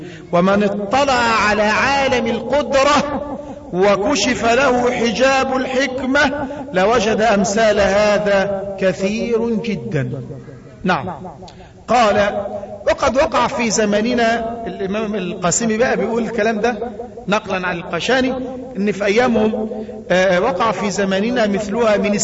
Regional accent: Sharqia Governorate, Egypt; وهذا حدث قريبا عندنا في الشرقية

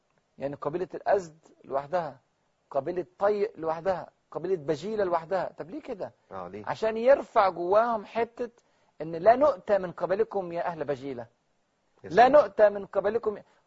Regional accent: Egypt; أنا مصري وأفتخر أن أنا مصري، بس مصري مسلم وأفتخر أن أنا مسلم

